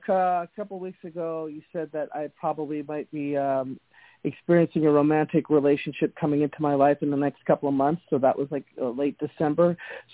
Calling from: Winnipeg, Manitoba, Canada; calling from Winnipeg, Canada.

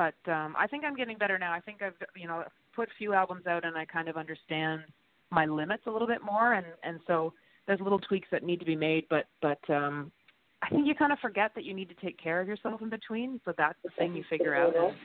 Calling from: Prince Edward Island, Canada; I'm calling from Prince Edward Island, actually.

